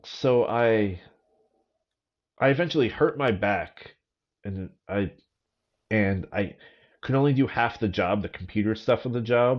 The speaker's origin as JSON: {"language": "English", "town": "Boston", "region": "Massachusetts", "country": "United States", "tie": "born or raised there", "said": "I was raised around Boston history with babysitters and taking us to historical sites."}